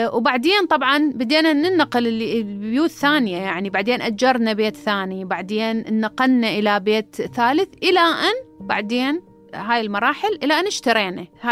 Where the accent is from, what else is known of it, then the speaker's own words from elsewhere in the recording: Iraq; also born or lived in Amman, Jordan; now in Canada; مو مكان إحنا كعراقيين نستقر بيه فترة طويلة. فقررنا الهجرة وين؟ إلى المكان اللي كان مفتوح ومتوفر، كندا.